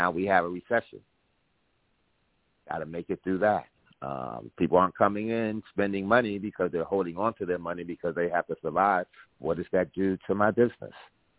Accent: New Jersey, United States; Because I can remember black-owned businesses that reminded me, I'm from Jersey

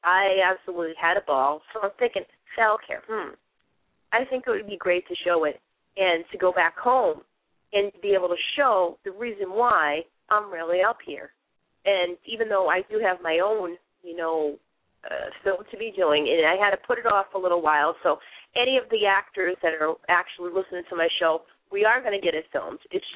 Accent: Revere, Massachusetts, United States; I would love to see it being shown in a movie theater that I grew up in Revere, Massachusetts, because the parking is great.

